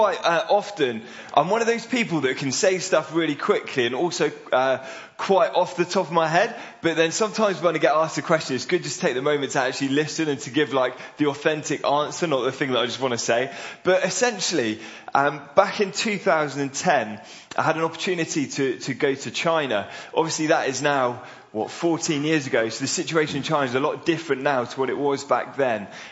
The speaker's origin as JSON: {"language": "English", "town": "Bournemouth", "region": "South West England", "country": "United Kingdom", "tie": "born or raised there", "said": "I live miles away from that because I grew up in Bournemouth, spent a long time there."}